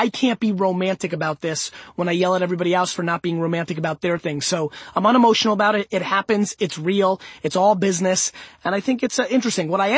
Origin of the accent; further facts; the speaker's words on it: New York, United States; I mean, I'm very lucky. I grew up in the New York area. Our teams don't move